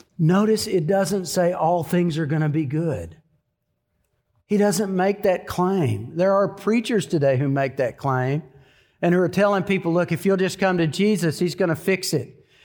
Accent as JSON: {"language": "English", "town": "Denison", "region": "Texas", "country": "United States", "tie": "born or raised there", "said": "I grew up in North Texas, just south of Oklahoma, right on the Texas-Oklahoma border in a town called Denison, Texas."}